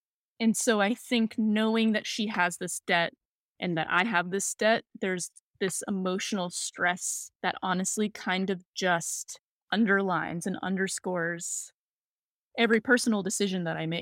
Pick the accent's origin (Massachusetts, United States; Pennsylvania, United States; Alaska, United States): Massachusetts, United States; Boston; So I grew up in Boston, in the Boston area. I am a product of the Brookline Public School System